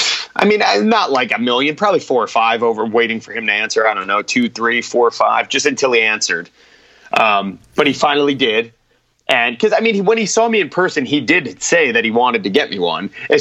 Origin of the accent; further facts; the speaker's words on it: New Jersey, United States; And I am from Jersey in that area, so it came easy to me.